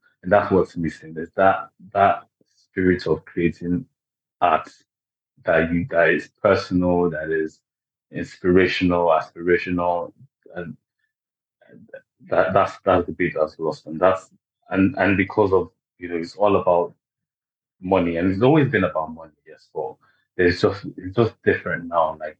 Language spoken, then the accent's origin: English; Nigeria; I'm Nigerian, and the influence of hip-hop and R&B, and even the UK, like, hip-hop R&B.